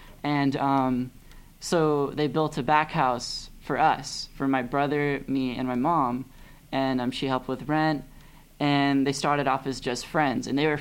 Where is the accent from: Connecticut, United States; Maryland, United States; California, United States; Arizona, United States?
California, United States; Pasadena; also born or lived in Claremont; so I was born in that area, and I was raised in Pasadena. I was also raised in Claremont for a year.